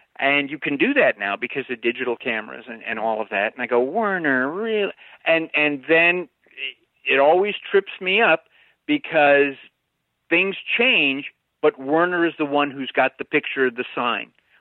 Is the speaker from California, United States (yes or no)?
yes; Glendale, California, United States; Well, the funny thing is again, I'm from Glendale, and I was an annual pass holder at Disneyland.